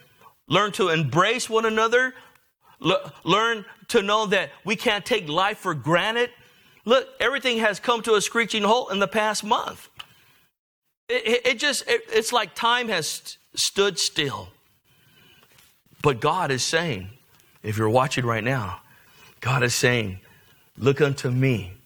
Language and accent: English; National City, California, United States; I remember growing up. I grew up in National City, and all we ever did was rebel.